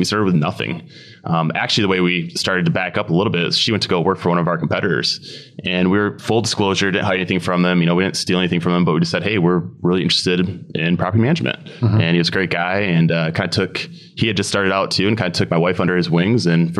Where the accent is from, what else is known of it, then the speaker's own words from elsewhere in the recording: Grand Rapids, Michigan, United States; Yeah. So we're from Grand Rapids, Michigan, and that's where we created the company